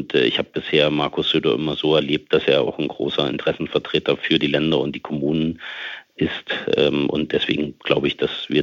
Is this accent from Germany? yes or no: yes; Thuringia, Germany; Für mein Heimatland Thüringen